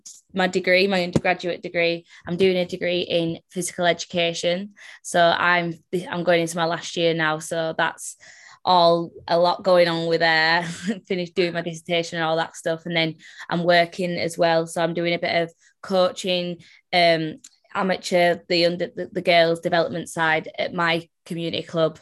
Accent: Leeds, Yorkshire and the Humber, United Kingdom; Yeah, I'm a Leeds girl through and through. St. James Hospital, born there. Probably will stay here forever. I love it in Leeds. But yeah, so I was born in Leeds. Like, my dad's from Jamaica. My mum's English. Like, she's half English, half Irish.

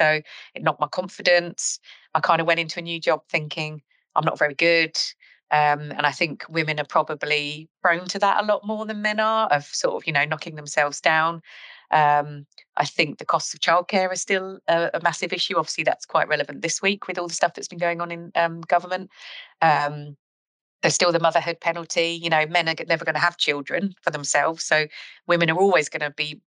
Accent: Clacton-on-Sea, East of England, United Kingdom; I'm from Clacton-on-Sea, so I'm Essex born and bred

